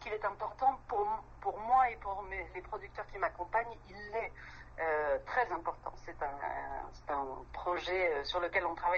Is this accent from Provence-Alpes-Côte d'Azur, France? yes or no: no; Occitanie, France; Oui, je suis gersoise et j'ai grandi dans le Gers